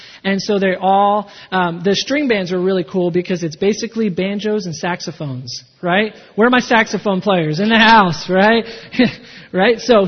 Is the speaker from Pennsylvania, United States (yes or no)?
yes; Philadelphia, Pennsylvania, United States; I'm from Philadelphia. And we have a parade in Philadelphia that happens on the first of every year called the Mummers Parade.